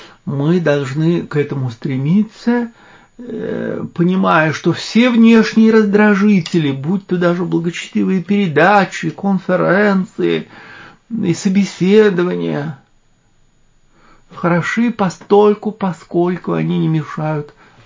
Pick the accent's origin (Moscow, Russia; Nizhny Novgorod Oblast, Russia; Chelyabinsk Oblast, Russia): Moscow, Russia; Мы, москвичи, не можем при всем желании похвалиться.